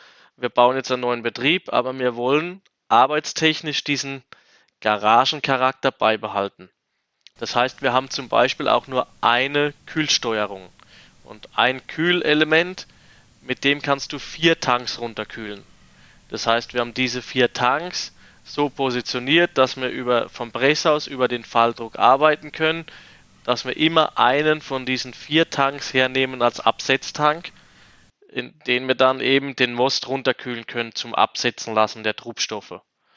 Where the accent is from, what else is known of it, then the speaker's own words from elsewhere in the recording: Rhineland-Palatinate, Germany; also born or lived in Wachau; ich komme als Quereinsteiger aus der Pfalz